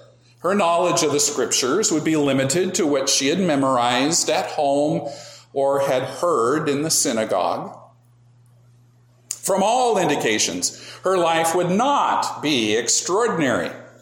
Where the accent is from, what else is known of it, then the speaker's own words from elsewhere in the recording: La Pine, Oregon, United States; Bend merchants would ask me for extra identification when they saw that I was from Lapine.